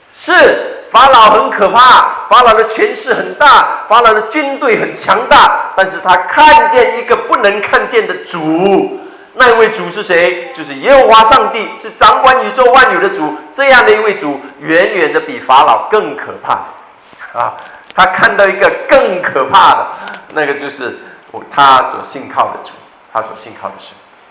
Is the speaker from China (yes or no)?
no; Malaysia; 他可惜他没有告诉我们马来西亚人怕什么